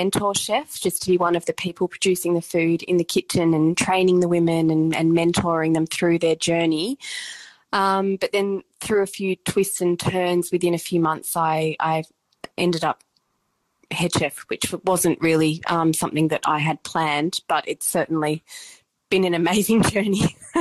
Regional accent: Avalon, New South Wales, Australia; I grew up in Avalon on the Northern Beaches, and my grandparents lived in Newport.

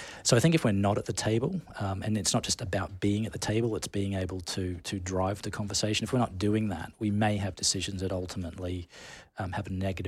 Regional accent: Rockhampton, Queensland, Australia; I grew up in Rockhampton, and it's a small town.

